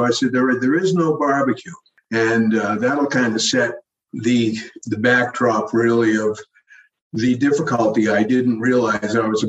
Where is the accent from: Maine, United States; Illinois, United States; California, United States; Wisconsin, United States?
Maine, United States; Old Orchard Beach; I bought a joint in my hometown of Old Orchard Beach, Maine. 7 Mile Sandy Beach Summer Resort.